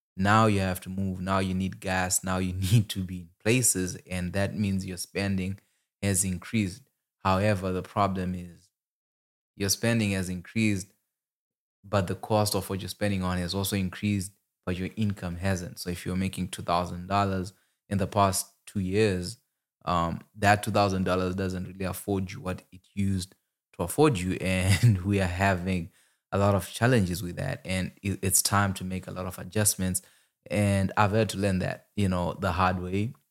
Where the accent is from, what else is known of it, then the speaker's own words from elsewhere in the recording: Zimbabwe; first language Shona; English is a second language; in my language, or in my native language, Shona in Zimbabwe